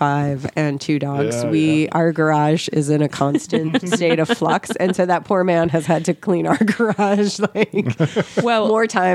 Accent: New Jersey, United States; And I'm originally from Jersey. I knew I didn't want to go back there.

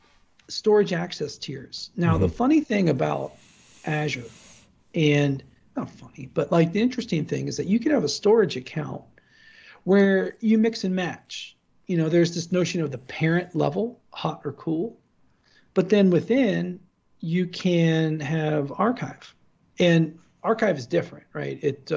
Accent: Ohio, United States; I'm from Ohio, but I haven't heard that one.

